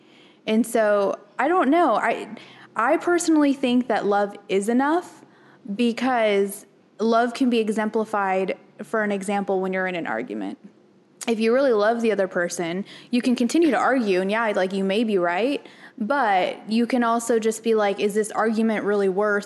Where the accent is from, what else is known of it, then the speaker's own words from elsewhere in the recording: San Diego, California, United States; you know, I'm from San Diego, we lived there, and we started dating